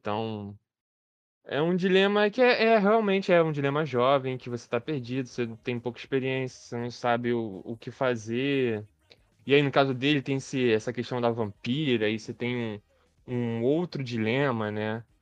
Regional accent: Rio de Janeiro, Brazil; eu como bom carioca, é a madrugada

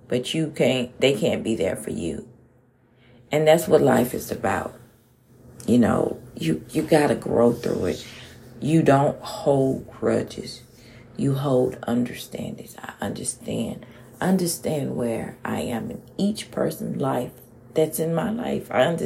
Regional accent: Houston, Texas, United States; I often view myself as a rose blossom from the concrete, because I grew up in Fifth Ward, Texas, the hood, the ghetto. I grew up there and seen a lot of things, you all.

